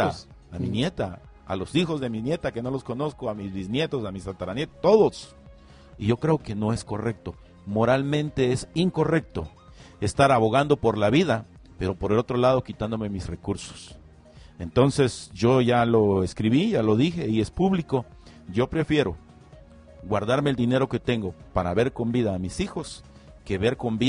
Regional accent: Mexico; como tu servidor, como este mexicano

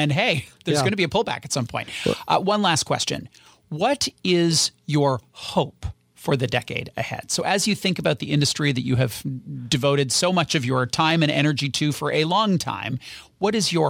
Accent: Canada; As a Canadian

